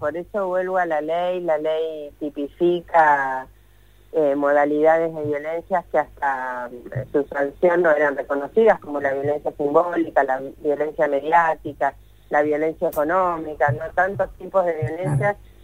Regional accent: Buenos Aires Province, Argentina; Yo soy bonaerense, soy del conurbano

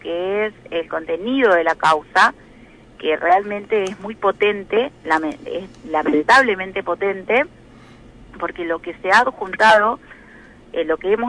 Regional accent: Entre Ríos, Argentina; todos los que estamos en la coordinadora somos entrerrianos, crecimos en Entre Ríos

